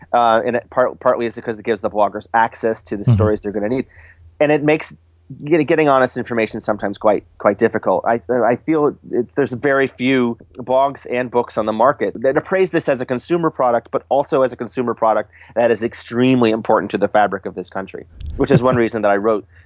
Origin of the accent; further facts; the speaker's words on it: Florida, United States; I grew up in Magic Kingdom. I was a child of the early 70s in Florida.